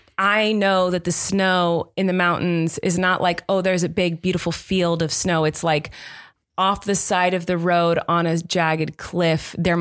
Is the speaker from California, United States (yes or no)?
yes; California, United States; Well, whereas like I grew up in Southern California and I did not know they put salt on snow until a few years ago.